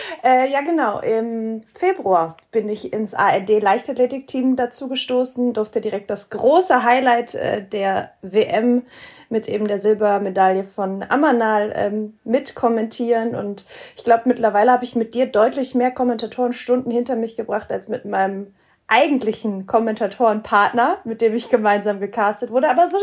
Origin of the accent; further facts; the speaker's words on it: Saarland, Germany; Ja, born and raised im Saarland.